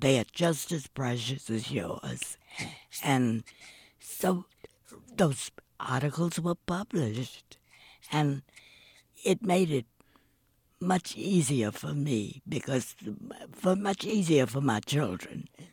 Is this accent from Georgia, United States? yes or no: yes; Georgia, United States; also born or lived in Atlanta / Tuskegee / Ohio; And I'd been from I'd been from Georgia. And I was a little frightened for my children.